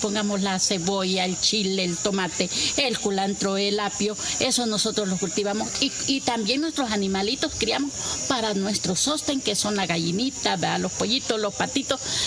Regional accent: Tegucigalpa, Francisco Morazán, Honduras; ¿verdad? Vengo de Tegucigalpa, Honduras

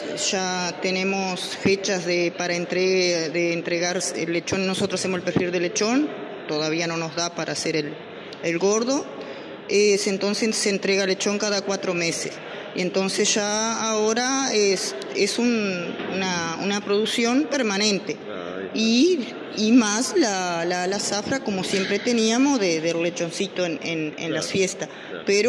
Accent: Paso de los Toros, Tacuarembó, Uruguay; born there; De nacimiento soy isabelina, soy de Pozo Los Toros, pero hace más de como 40 años que estoy en el norte. Y bueno, hoy mi raíz es allá.

